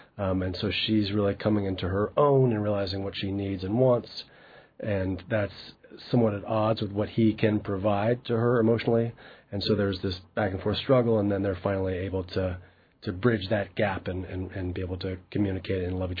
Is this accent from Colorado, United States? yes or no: yes; Denver, Colorado, United States; now in New York, United States; I'm born and bred in Colorado from Denver, so it's nice to be around mountains again